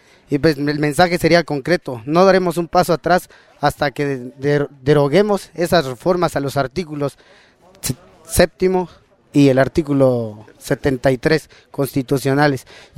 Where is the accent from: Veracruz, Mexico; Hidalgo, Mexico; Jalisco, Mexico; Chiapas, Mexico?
Chiapas, Mexico; Soy maestro orgullosamente chiapaneco.